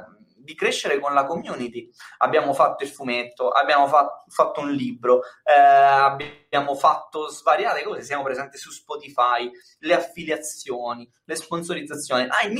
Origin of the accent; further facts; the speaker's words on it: Milan, Lombardy, Italy; now in Termoli, Italy; Io sono da Milano, mi sono trasferito a Termoli, anche per star vicino alla famiglia